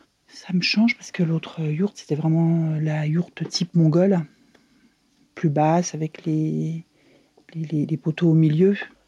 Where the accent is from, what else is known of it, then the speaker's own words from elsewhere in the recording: Île-de-France, France; je suis sortie du ventre de ma maman à Paris. Mais très très vite, mes parents ont déménagé en région parisienne, dans l'est de Paris. Puis à 30 ans à peu près, j'ai déménagé avec ma petite famille dans le Jura, où j'ai mes origines du côté de ma mère.